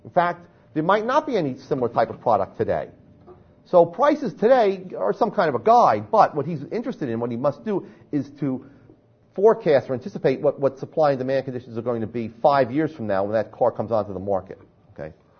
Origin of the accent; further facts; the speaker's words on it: New Jersey, United States; if you didn't realize I was from New Jersey and my last name ended with a vowel